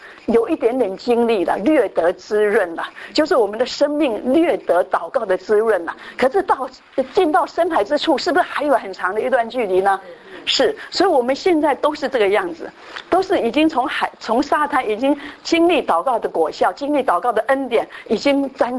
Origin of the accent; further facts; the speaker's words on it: Tainan, Taiwan; 就是我就记得以前我小时候，我是台南的人哈，台南市